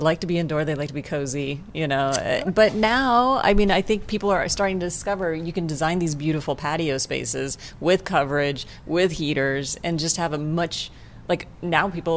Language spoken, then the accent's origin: English; Montana, United States; I mean, I come from Montana. I was always surrounded by nature and a gardener, you know, my mother.